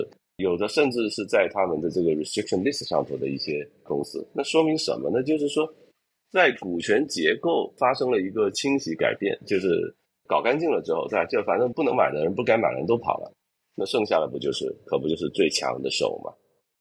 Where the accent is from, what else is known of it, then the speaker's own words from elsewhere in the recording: China; 那我们中国人都说哈，这个办法总比问题多，对吧？